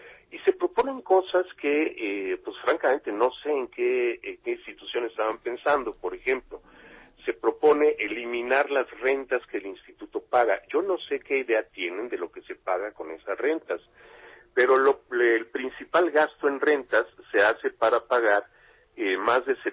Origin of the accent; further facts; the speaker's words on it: Yucatán, Mexico; Si en Yucatán, mi tierra, uno vive en Valladolid